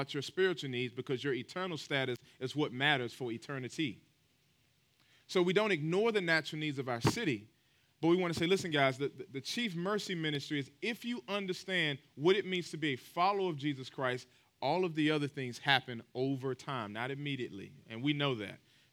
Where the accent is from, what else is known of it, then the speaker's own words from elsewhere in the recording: Raleigh, North Carolina, United States; I'm from Raleigh, so we're flying to RDU.